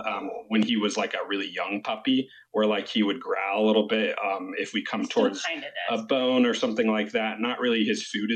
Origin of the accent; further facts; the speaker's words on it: California, United States; We're actually from California, and we trained quite a bit with that dog with our breeder and some friends that do a lot of Schutzen work.